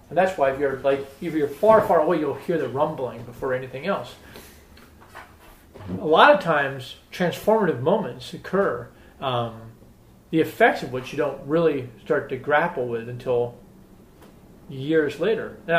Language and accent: English; Washington, District of Columbia, United States; Growing up in Washington, D.C., I think had a pretty profound impact on me.